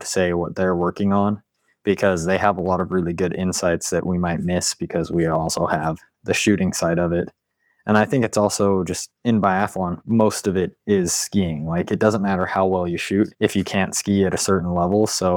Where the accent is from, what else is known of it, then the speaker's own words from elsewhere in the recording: Salt Lake City, Utah, United States; Yeah, so I grew up in Salt Lake City, Utah.